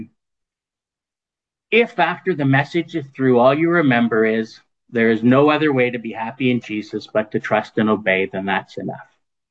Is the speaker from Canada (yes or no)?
yes; Toronto, Ontario, Canada; there was a preacher who was speaking at the assembly I grew up in Toronto